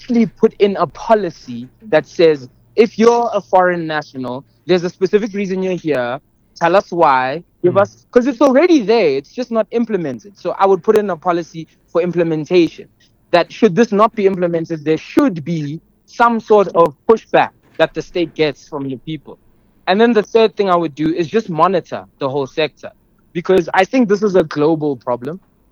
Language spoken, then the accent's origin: English; South Africa; But me personally, as a South African, I think we're focusing our attention on the wrong thing.